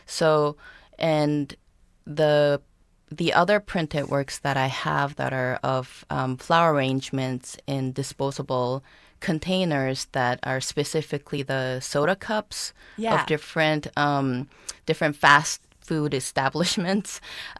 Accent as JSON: {"language": "English", "country": "South Korea", "moved": "as an adult", "lives_now": "Lawrence, United States", "said": "I'm originally from Korea. I came to US in 98 to study painting and printmaking at Rhode Island School of Design."}